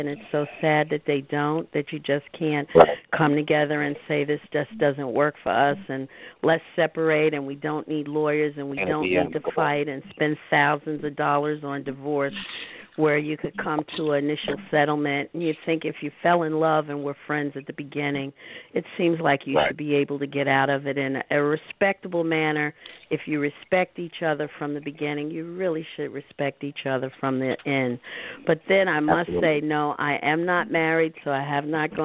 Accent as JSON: {"language": "English", "town": "New York City", "region": "New York", "country": "United States", "said": "I'm from New York City."}